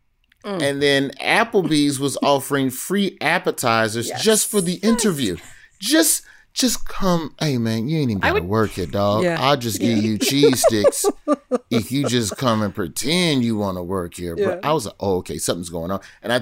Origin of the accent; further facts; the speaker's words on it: United States; I'm from America.